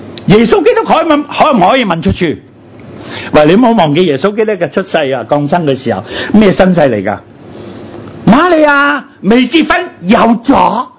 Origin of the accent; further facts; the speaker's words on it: China; 我们中国人有个说话